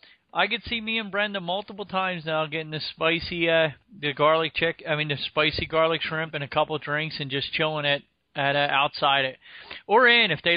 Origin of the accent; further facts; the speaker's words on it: New Jersey, United States; I'm from Jersey.